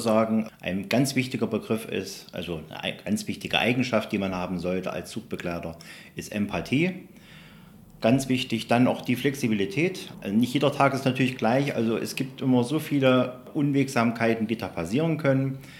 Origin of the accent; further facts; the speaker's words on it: Saxony-Anhalt, Germany; Ich komme jetzt aus der Saale-Unstrut-Region